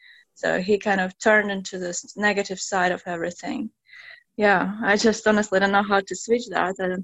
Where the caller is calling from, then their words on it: Seoul, South Korea; I'm calling from South Korea, from Seoul.